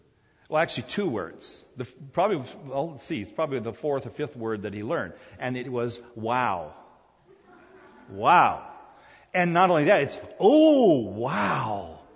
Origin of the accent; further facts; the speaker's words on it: South Korea; And so I liked Army guys growing up as a kid in Korea.